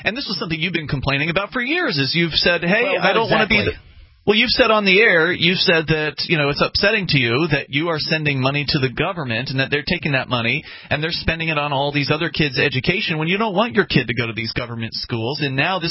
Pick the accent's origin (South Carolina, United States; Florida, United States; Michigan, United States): Florida, United States; Sarasota; In fact, where I was growing up in Sarasota, Florida, the elementary school I went to was actually designed by the same architect as the jail in downtown.